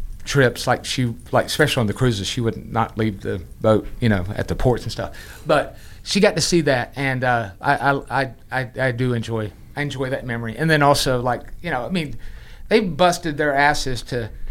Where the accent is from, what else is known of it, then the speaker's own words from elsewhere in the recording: the South, United States; I'm a Southerner who doesn't like sweet tea. I'm a Southerner who doesn't like tater salad.